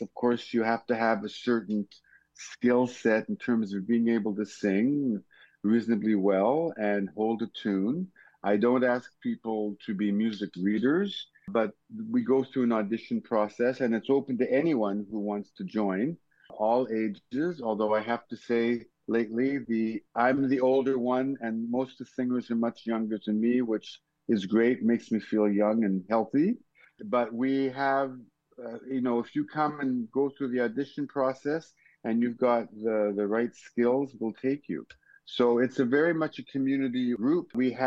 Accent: Toronto, Ontario, Canada; moved away as an adult; now in Montreal, Canada; actually I'm originally from Toronto, but I've been in Montreal since the early 70s. I came here to do my musical studies at McGill

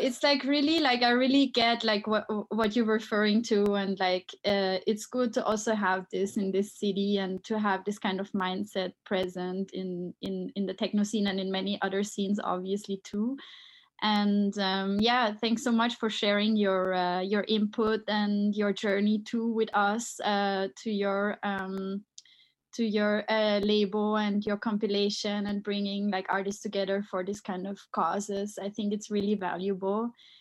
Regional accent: Vienna, Austria; I come from Vienna, and in Vienna, the techno scene is so driving some like politically like critical movements.

